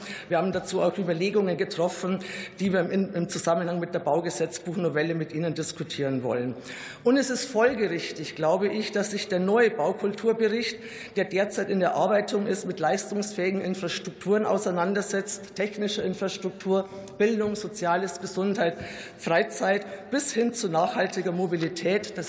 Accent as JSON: {"language": "German", "town": "Munich", "region": "Bavaria", "country": "Germany", "tie": "born or raised there", "said": "Allein aus meiner Heimatstadt sind mir mehrere Vorhaben bekannt"}